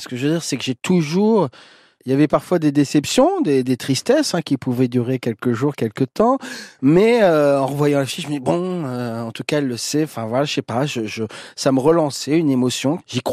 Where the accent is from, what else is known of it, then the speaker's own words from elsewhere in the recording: Senlis, Hauts-de-France, France; Senlis, là d'où je viens, c'est vraiment à côté de Paris.